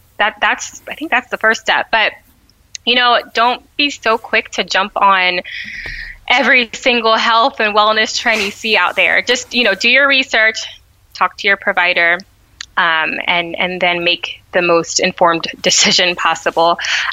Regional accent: Ghana; And I'm a Ghanaian. And so my culture is really important.

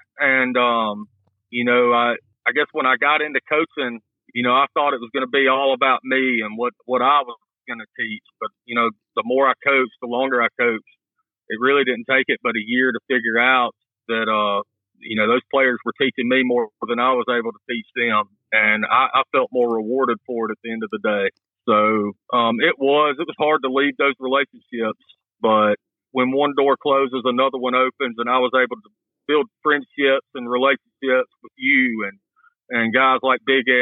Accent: Tuscaloosa, Alabama, United States; So I'm from Tuscaloosa, Alabama. You know, grew up playing baseball.

